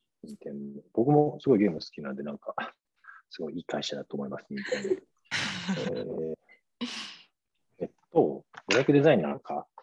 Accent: Mitaka, Tokyo, Japan; 2月に生まれて、今40歳です。で、生まれは東京の三鷹市というところで、生まれて、でそれで一人暮らしするまでずっとそこで育ちました。

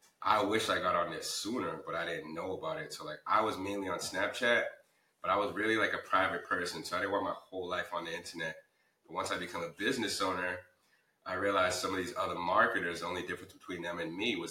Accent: Cambridge, Massachusetts, United States; I grew up in Cambridge, Massachusetts, extremely diverse city, like a lot of colleges and all that other fun stuff.

